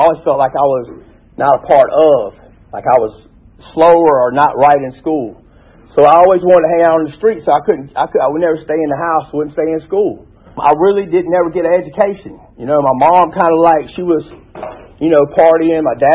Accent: College Park, Georgia, United States; also born or lived in Montgomery, Alabama; I was born in 1978 in Montgomery, Alabama. A lot of people say that's what's wrong with me. But I only lived in Alabama 1 year. My dad was from Alabama, mom from College Park.

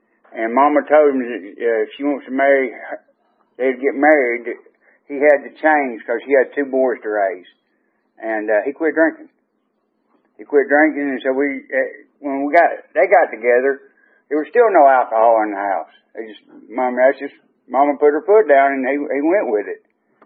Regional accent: Georgia, United States; born there; But I was born in Hall County, Georgia, about 70 miles north of here.

